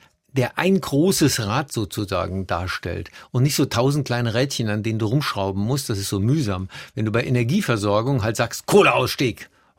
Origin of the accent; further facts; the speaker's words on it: Rhineland-Palatinate, Germany; Das ist in Rheinland-Pfalz, wo ich herkomme, ganz anders.